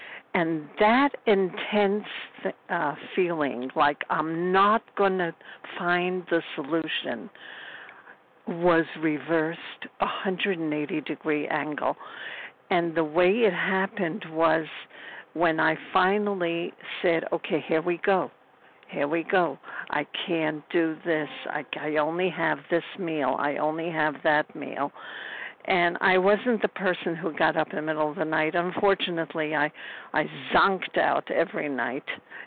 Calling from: Brooklyn, New York, United States; I'm calling you from Brooklyn, New York

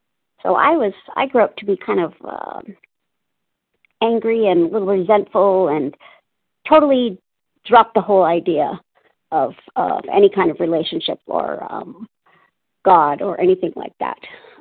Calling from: Palmdale, California, United States; I'm calling from Palmdale, California.

